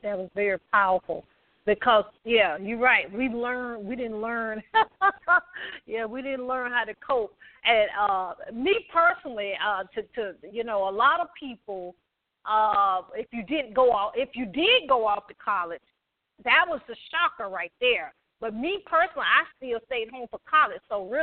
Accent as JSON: {"language": "English", "region": "Southern United States", "country": "United States", "said": "I'm from the South, so we used to say this thing, whatever happened, you know, in the house, stayed in the house"}